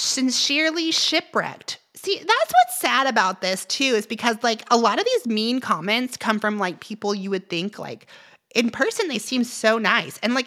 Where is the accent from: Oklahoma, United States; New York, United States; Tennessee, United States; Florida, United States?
Tennessee, United States; Chattanooga; I'm from Chattanooga, Tennessee.